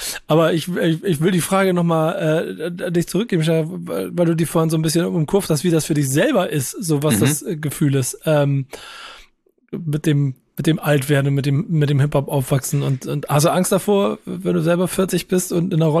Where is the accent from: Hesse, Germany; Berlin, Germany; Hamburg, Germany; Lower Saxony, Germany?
Hamburg, Germany; das bin Hamburger, das sage ich